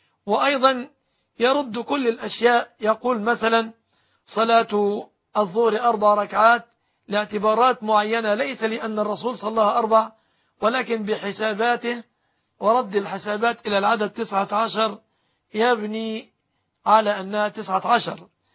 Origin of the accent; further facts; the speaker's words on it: Egypt; بلادنا مصر